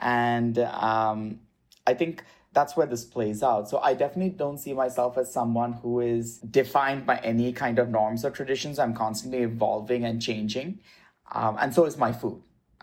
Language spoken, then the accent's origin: English; India; growing up in India. I come from a mixed cultural faith family. My mother's Catholic, my dad's Hindu.